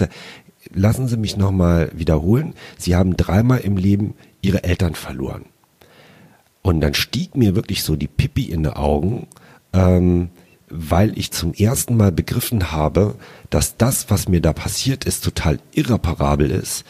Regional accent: Lower Saxony, Germany; born there; ich bin in Niedersachsen geboren.

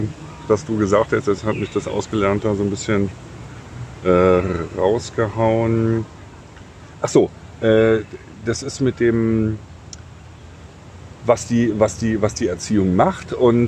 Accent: Berlin, Germany; Ja, ich komme aus Berlin.

